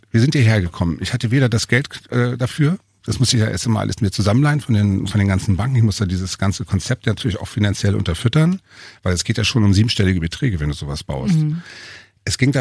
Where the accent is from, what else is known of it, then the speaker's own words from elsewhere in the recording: Hanover, Lower Saxony, Germany; now in Bavaria; Ja, also eigentlich bin ich ja Hannoveraner sogar.